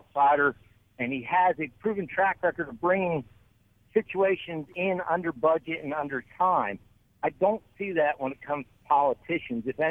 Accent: Oklahoma, United States; I come from Oklahoma, and of course, Cruz carried this state.

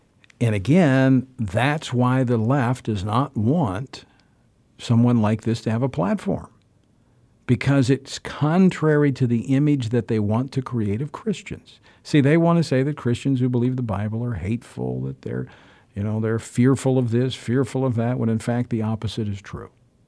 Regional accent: Louisiana, United States; Let's go down to the Bayou State, my home state of Louisiana

